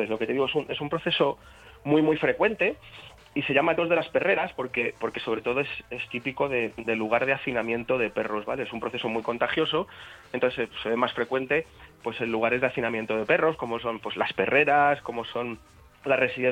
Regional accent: Panama; born there; nació en Panamá como yo, la finca donde vivieron su familia está en mi pueblo

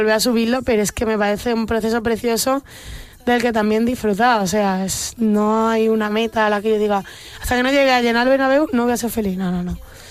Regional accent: Mijas, Andalusia, Spain; also born or lived in Almería / Granada / Fuengirola; now in Madrid, Spain; he vivido en Almería, he vivido en Granada, he vivido aquí en Madrid. Dentro de Málaga he vivido en muchos sitios. Como en Mijas, en Fuengirola, en la Costa del Sol...

